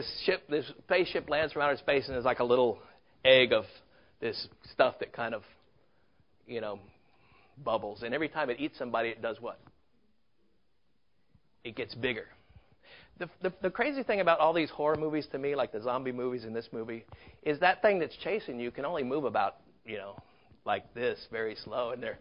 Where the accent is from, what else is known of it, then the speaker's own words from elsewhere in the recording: Miami, Florida, United States; Now, I grew up in the South, Miami, Southern Florida.